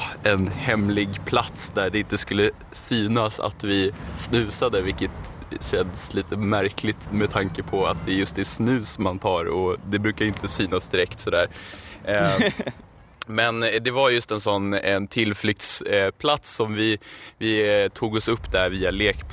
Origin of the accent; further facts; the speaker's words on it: Germany; Swedish is a second language; Jag som tysk borde ju veta, men jag har ju anammat någon form av... ditt uttal här, så att jag hoppas på att det inte min tyska sida blir allt för förelämpad.